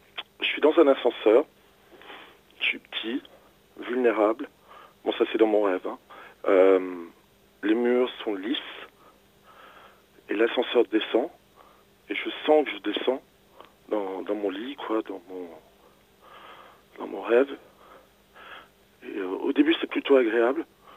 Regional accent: Paris, Île-de-France, France; on a dû vivre dans ce petit appartement rue de Lourmel, et c'est là où j'ai grandi

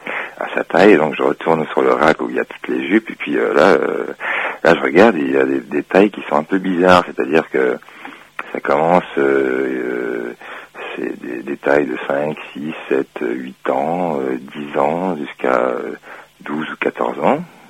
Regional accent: Morocco; moved away; lorsqu'on est arrivé du Maroc, parce qu'en fait je suis originaire du Maroc.

